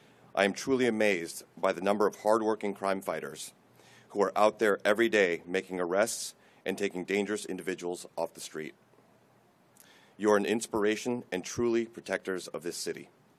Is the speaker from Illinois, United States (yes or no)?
no; San Francisco, California, United States; I loved growing up in San Francisco, and though I usually managed to avoid the attention of SFPD officers, I always admired them for their dedication and selflessness.